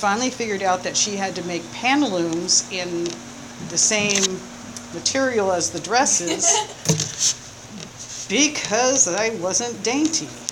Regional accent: Florida, United States; also born or lived in Michigan; I was born in Michigan, and we moved to Florida, and the first 10 years of my life were in Florida.

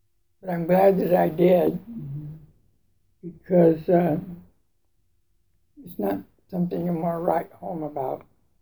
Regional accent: Long Beach, California, United States; Here I am. I came from Long Beach.

